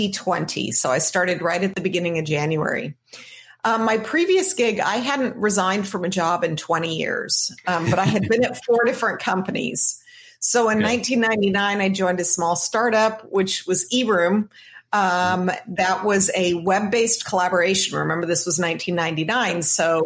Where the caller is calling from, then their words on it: Santa Barbara, California, United States; I'm joining you today from Santa Barbara, California.